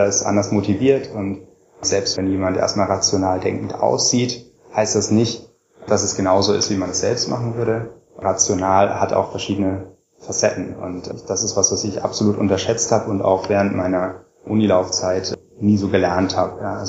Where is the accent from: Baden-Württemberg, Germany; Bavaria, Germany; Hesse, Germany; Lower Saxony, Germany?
Lower Saxony, Germany; Göttingen; born there; Genau, ich wurde 1981 geboren in Göttingen.